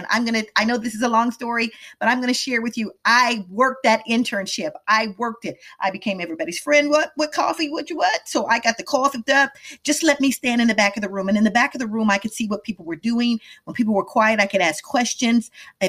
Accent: Midwest, United States; also born or lived in Washington, D.C., United States / Atlanta, United States; So my background story is I grew up in the Midwest and ended up going to school in Washington, D.C., went to a HBCU there and did well.

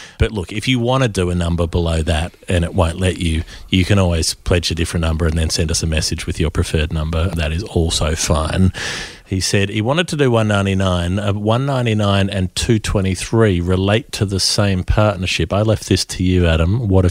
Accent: South West England, United Kingdom; I'm from Gloucestershire.

